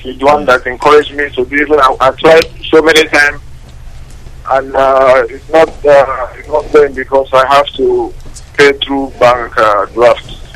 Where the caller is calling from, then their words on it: Doha, Qatar; I'm calling from Doha, Qatar.